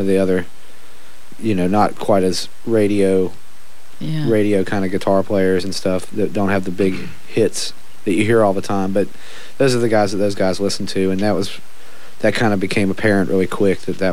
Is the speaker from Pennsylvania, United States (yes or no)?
no; Vicksburg, Mississippi, United States; I'm originally from Vicksburg, Mississippi.